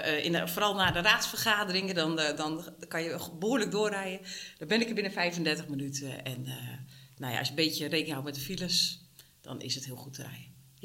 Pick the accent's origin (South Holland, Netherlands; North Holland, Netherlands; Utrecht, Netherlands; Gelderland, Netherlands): Gelderland, Netherlands; Putten; also born or lived in Zwolle; En ik ben geboren in Zwolle. En van daaruit meerdere keren verhuisd. Uiteindelijk in Putten langere tijd gewoond in mijn jeugd.